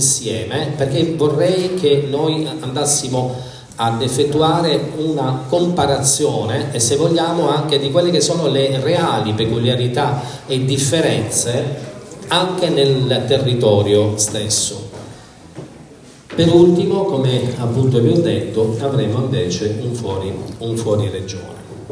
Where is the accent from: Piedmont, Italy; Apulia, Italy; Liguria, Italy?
Apulia, Italy; Io sono pugliese